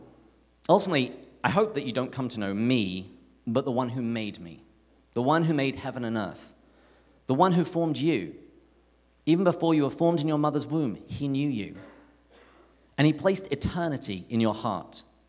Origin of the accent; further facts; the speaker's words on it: England, United Kingdom; I grew up in England, a couple of hours outside of London, and I had a fairly typical English upbringing. I learned to love tea from an early age.